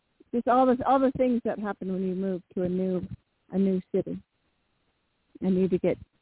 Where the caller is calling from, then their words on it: California, United States; I am calling from California.